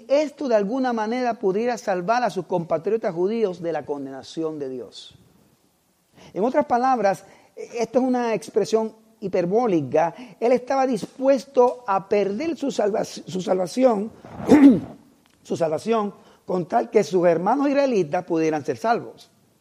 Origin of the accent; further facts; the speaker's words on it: Puerto Rico; Yo no sé, pero no sé usted, pero yo soy puertorriqueño. Y siempre aquí no hay muchos puertorriqueños.